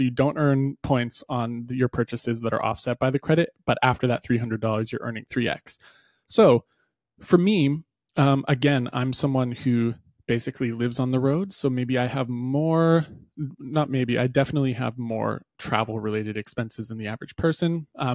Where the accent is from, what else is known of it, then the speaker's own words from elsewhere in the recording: New Hampshire, United States; I am from New Hampshire originally, so that's usually where I fly in and out of.